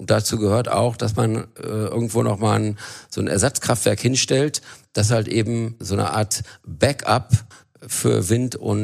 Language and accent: German; Rhineland, Germany; Als Rheinländer bin ich auch ein gewisser Grundoptimist.